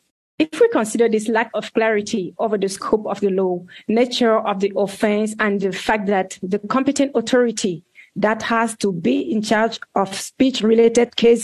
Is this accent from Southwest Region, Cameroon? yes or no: no; Yaoundé, Centre, Cameroon; English is a second language; from Yaoundé, in Yaoundé, Cameroon.